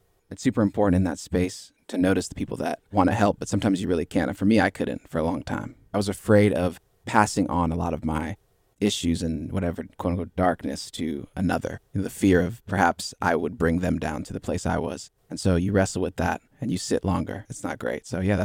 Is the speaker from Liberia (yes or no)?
yes; Monrovia, Montserrado, Liberia; born there; I was born in Monrovia.